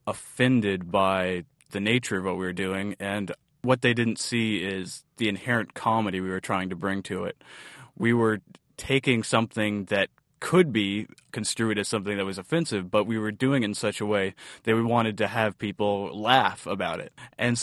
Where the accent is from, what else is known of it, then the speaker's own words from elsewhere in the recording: Corvallis, Oregon, United States; because I grew up here in Corvallis, Oregon, which doesn't have a very diverse community.